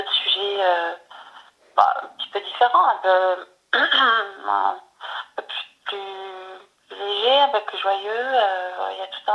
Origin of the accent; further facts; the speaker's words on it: Marseille, Provence-Alpes-Côte d'Azur, France; born there; je suis native de Marseille et que j'ai une partie de mon cœur toujours dans le sud.